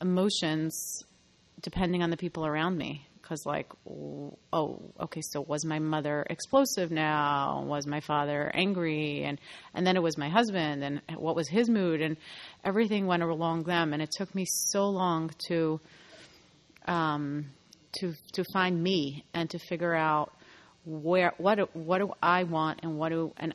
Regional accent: New Jersey, United States; from New Jersey. So I feel like ever since I've been born, I've been on an emotional roller coaster growing up in my very dysfunctional, chaotic home.

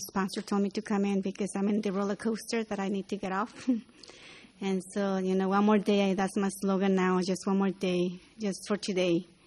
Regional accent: San Diego, California, United States; from California, San Diego.

